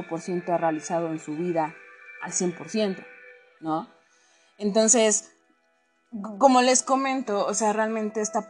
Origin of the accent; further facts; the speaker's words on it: Mexico; sí, soy mexicana, soy 100% mexicana. O sea, lo pinche negra nadie me lo va a quitar, lo pinche india nadie me lo va a quitar. A huevo que no, porque soy mexicana.